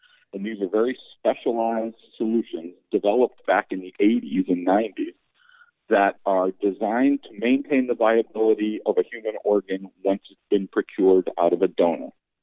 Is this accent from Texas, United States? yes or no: no; Connecticut, United States; moved away as an adult; I'm from Connecticut, but I was recruited to come to Clemson to play soccer. And so I came to South Carolina